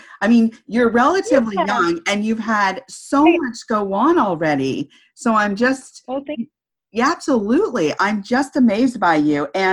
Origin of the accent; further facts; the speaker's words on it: California, United States; I'm from California, but now live in, you know, the DC area